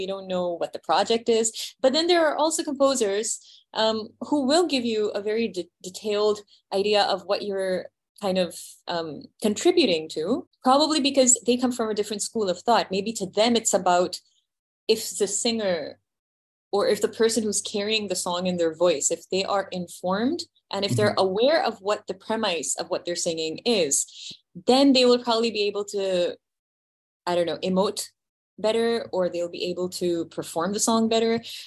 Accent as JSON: {"language": "English", "country": "India", "said": "I feel us as Indians, or myself being of Indian origin, I think we are more on the emotional side."}